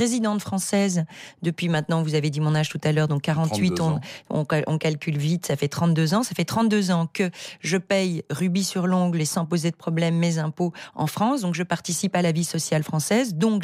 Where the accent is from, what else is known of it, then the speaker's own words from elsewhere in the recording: Belgium; Je suis belge, alors je ne la demande pas